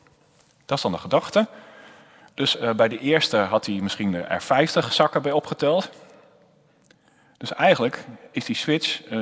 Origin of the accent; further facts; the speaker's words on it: Twello, Gelderland, Netherlands; ik kom een beetje uit een boerenomgeving. Ik kom zelf uit Twello